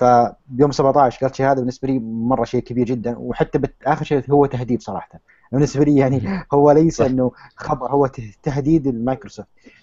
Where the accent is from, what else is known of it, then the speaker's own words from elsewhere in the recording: Riyadh, Riyadh Province, Saudi Arabia; يعني لو عرفت مثلا عندنا بالرياض